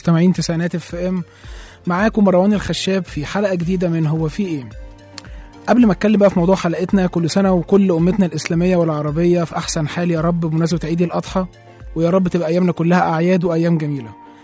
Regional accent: Egypt; يعني احنا كمصريين ما بنعرفش نخرج من غير ما ناكل

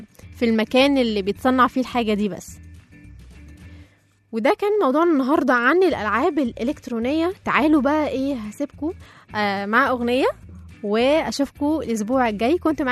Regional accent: Egypt; طبعا احنا هنا كمصريين قعدنا نحط التاتش بتاعتنا

